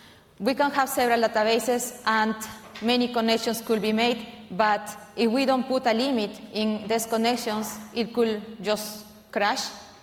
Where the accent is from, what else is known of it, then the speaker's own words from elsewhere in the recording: Peru; About me, I am from Peru.